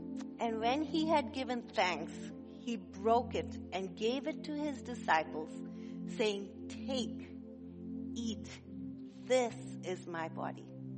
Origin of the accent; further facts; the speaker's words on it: India; the church that we grew up in India